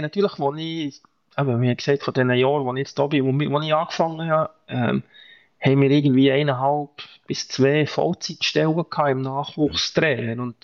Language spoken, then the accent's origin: German; Biel, Bern, Switzerland; Biel ist mein Jugendverein, meine Heimatstadt. Ich bin zwar nicht in Biel selber aufgewachsen